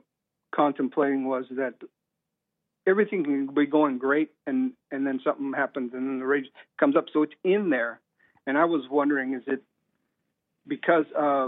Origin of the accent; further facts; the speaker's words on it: California, United States; now in Mexico; I'm an American. I'm from California, but I travel now. I'm retired and I travel the world. That's why I'm in Mexico.